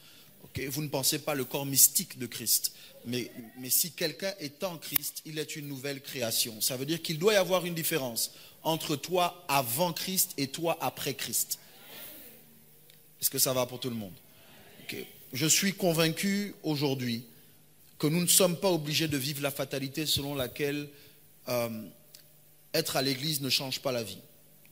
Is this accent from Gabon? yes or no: yes; Port-Gentil, Ogooué-Maritime, Gabon; J'ai grandi à Port-Gentil, j'ai marché dans les rues de Port-Gentil, j'ai appris à Raponda, école mixte Raponda